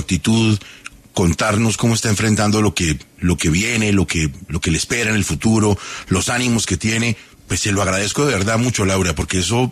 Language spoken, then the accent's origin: Spanish; Colombia; usted y yo somos colombianos